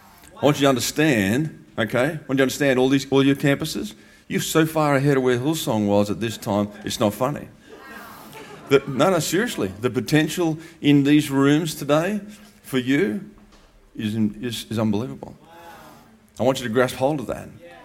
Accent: Australia; now in United States; As another Aussie here in America

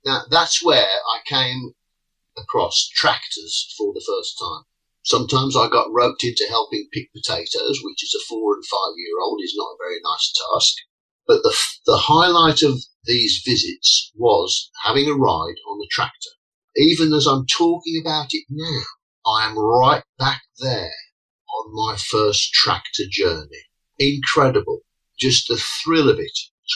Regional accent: Wolverhampton, West Midlands, United Kingdom; born there; So I was born in Wolverhampton, which is in the West Midlands, also known as the Black Country

